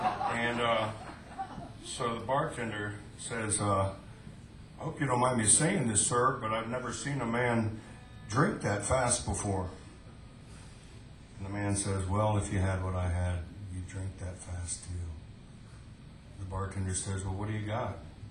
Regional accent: Atlanta, Georgia, United States; And I'm from Atlanta, Georgia.

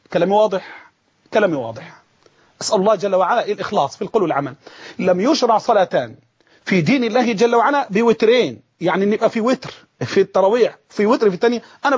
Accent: Mansoura, Dakahlia, Egypt; عندنا في المنصورة بيجيبوا الشيخ مثلا معمول له إعلانات في كذا وكذا

